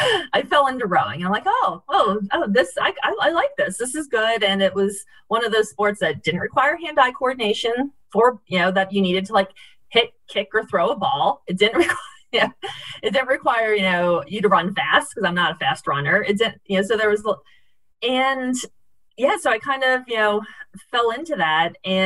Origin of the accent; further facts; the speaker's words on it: Pennsylvania, United States; But I grew up near Philadelphia, which is a bit of a rowing hub in the U.S.